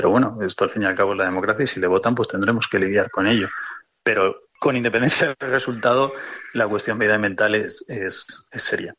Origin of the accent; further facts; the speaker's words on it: Spain; accent: Spanish; mi acento es español